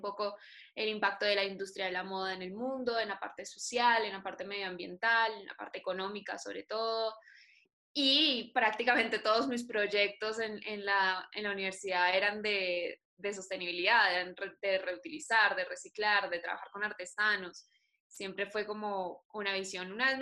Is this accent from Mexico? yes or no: no; Uruguay; also born or lived in Colombia; Yo soy colombiana, criada en Uruguay. Tengo, en este momento, 24 años.